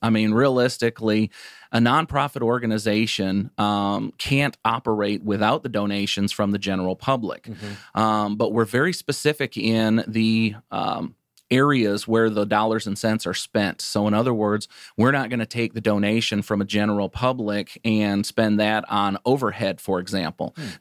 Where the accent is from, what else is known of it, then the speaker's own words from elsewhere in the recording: Michigan, United States; I'm originally from Michigan. So I moved to Detroit where I had a buddy of mine.